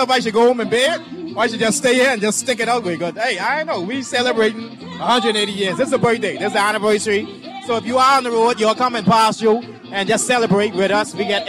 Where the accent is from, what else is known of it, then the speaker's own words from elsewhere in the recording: Long Island, New York, United States; I know I'm from Long Island, and people was like, come try this Long Island moonshine